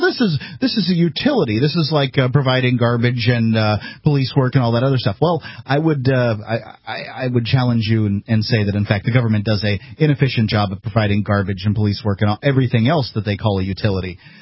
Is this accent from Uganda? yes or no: no; Sarasota, Florida, United States; I'm from Sarasota, Florida, actually Bradenton, Sarasota area.